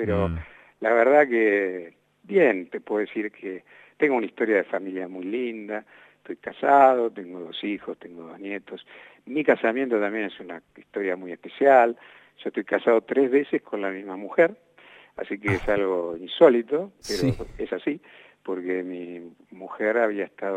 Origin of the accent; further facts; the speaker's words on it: Buenos Aires, Argentina; Yo soy porteño. Nací en Caballito.